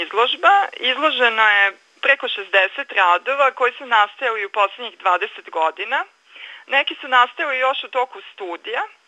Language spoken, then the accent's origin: Serbian; Kikinda, Vojvodina, Serbia; pošto sam ja poreklom iz Kikinde, pa ovde su živjeli moji roditelji i u staroj kući još uvek čuvam stvari iz detinjstva